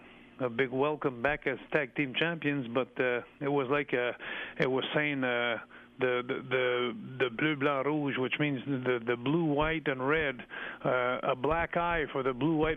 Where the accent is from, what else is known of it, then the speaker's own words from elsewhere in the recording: Montreal, Quebec, Canada; He was a guy from my hometown, from Montreal, and I liked the way he wrestled.